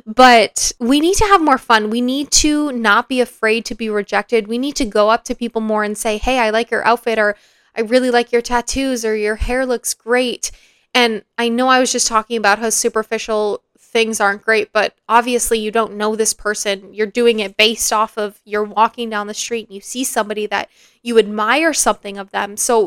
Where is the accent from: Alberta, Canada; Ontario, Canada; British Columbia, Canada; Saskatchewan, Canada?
Alberta, Canada; Calgary; when people find out that I'm from Calgary, they often say, wow, that makes sense.